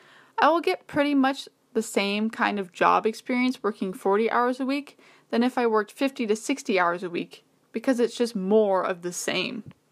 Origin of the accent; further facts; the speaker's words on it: Washington, United States; Since I'm from Washington State, moving to California would mean that I would be much closer to my family